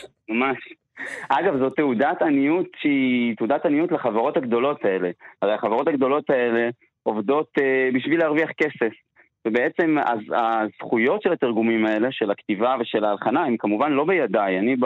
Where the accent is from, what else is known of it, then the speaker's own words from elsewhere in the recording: Jerusalem, Jerusalem District, Israel; also born or lived in Rehovot; now in Tel Aviv, Israel; גדלתי בירושלים, עכשיו אני גר ופועל בתל אביב, אבל נולדתי ואת השנים הצעירות ביותר שלי עשיתי בשכונת שעריים, משם המשפחה.